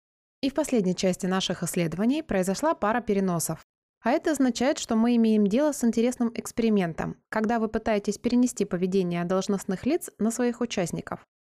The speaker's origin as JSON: {"language": "Russian", "country": "Canada", "tie": "born or raised there", "said": "как это происходит в Канаде, откуда я родом"}